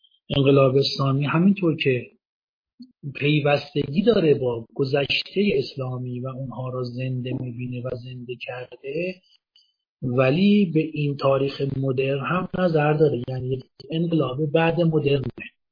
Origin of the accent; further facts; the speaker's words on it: Iran; نوع چهار هم که ما ایرانی هستیم